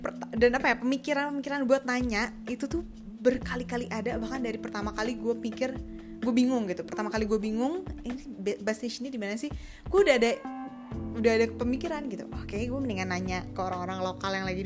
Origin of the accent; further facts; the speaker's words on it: Bandung, West Java, Indonesia; kayak dari Bandung juga ya, gue juga dari Bandung loh